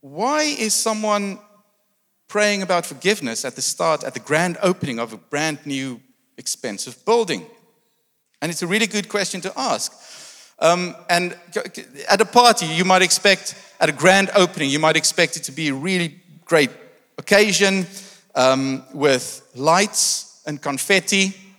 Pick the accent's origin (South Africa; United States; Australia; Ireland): South Africa; now in United Kingdom; I'm from South Africa originally, and I now live in the UK.